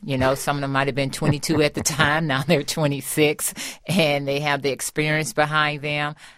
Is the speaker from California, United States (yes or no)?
no; East St. Louis, Illinois, United States; I was very fortunate when I was growing up to go through a community center in my hometown of East St. Louis.